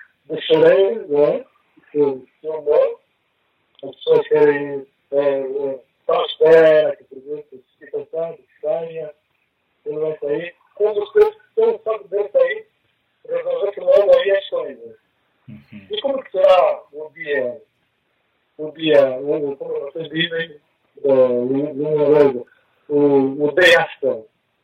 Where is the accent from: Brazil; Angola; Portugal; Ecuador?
Angola; pessoas de origem do Ambo, no meu caso, pessoas de origem de Malães, todos nós somos angolanos